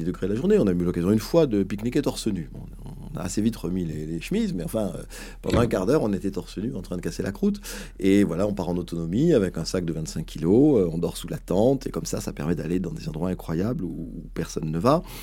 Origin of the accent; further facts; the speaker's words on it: Aix-en-Provence, Provence-Alpes-Côte d'Azur, France; J'ai grandi à Aix-en-Provence, donc Marseille, c'est à côté.